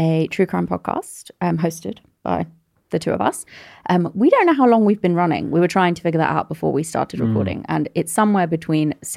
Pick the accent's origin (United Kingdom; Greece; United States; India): United Kingdom; we don't stick to British cases just because we are British.